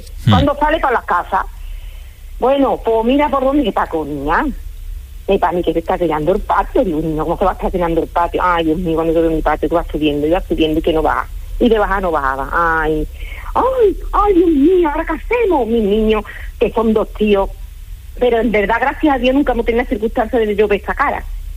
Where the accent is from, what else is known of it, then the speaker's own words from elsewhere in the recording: Coria del Río, Andalusia, Spain; De Coria del Río.